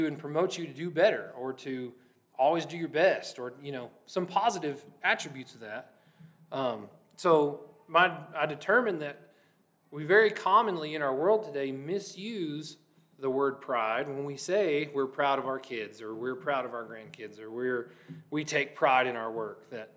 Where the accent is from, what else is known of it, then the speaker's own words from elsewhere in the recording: Lockney, Texas, United States; American pride, Texas pride, and growing up in Lockney, we had Longhorn pride.